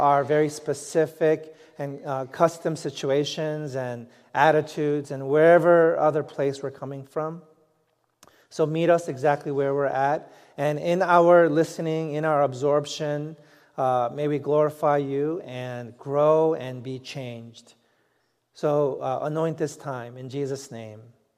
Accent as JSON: {"language": "English", "town": "New York City", "region": "New York", "country": "United States", "tie": "born or raised there", "said": "And I grew up in New York City, so I wasn't used to seeing stars in the sky."}